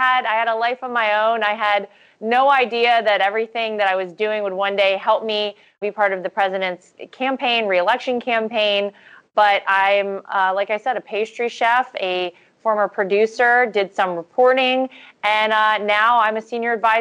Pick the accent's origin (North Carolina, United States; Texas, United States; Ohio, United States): North Carolina, United States; Wilmington; Yeah, well, I grew up in North Carolina, southeastern North Carolina. I'm from a town called Wilmington.